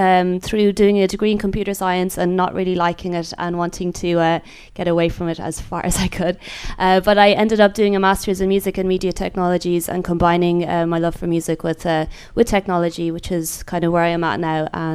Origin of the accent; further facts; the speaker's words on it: Ireland; moved away as an adult; I'm from Ireland. I moved over here just over a year ago